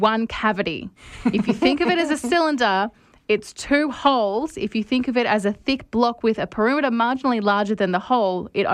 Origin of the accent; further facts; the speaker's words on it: Canberra, Australian Capital Territory, Australia; This is a thing moving from regional South Australia. Even though I'm originally from Canberra, I'm used to having options.